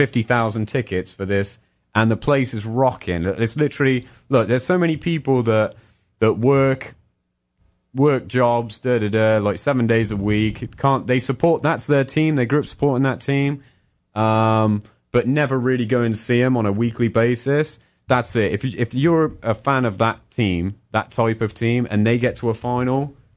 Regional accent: England, United Kingdom; All I would say is, being an Englishman growing up where I did, your whole year...

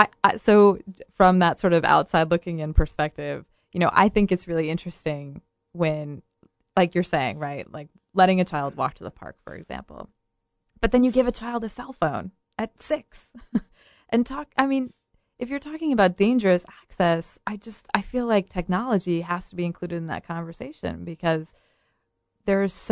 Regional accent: Montana, United States; also born or lived in Charlottesville, United States; I was born here in Charlottesville. My dad is here in Charlottesville. He owns a spectacle shop. I've spent time back and forth between here and Montana, which is where I really grew up. And we grew up on this little ranch.

